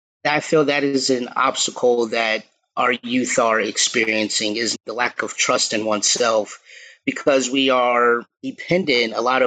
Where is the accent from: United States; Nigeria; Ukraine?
United States; New Haven, Connecticut; Yeah, so I grew up in New Haven, Connecticut, born and raised.